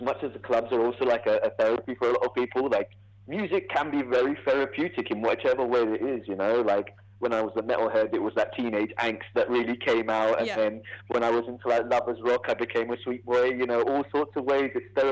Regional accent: London, United Kingdom; now in New Zealand; I'm from London, so I was kind of born and bred there and moved over to New Zealand about 2 years ago now

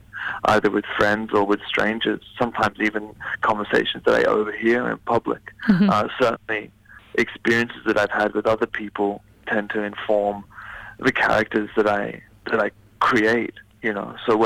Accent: Sydney, New South Wales, Australia; You know, I was raised in Sydney, Australia, part of a sporting, masculine, macho culture.

